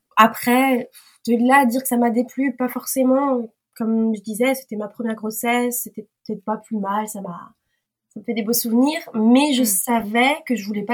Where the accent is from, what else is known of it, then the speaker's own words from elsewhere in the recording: France; now in South Korea; C'est-à-dire que moi, je suis française.